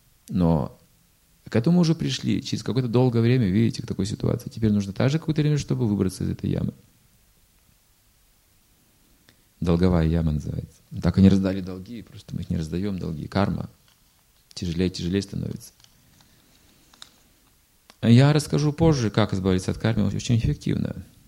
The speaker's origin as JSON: {"language": "Russian", "town": "Okha", "region": "Sakhalin Oblast", "country": "Russia", "tie": "born or raised there", "said": "А сестра с мужем живет в Ахе. Это 3 часа езды. Север Сахалина. Это мой родной город, на самом деле."}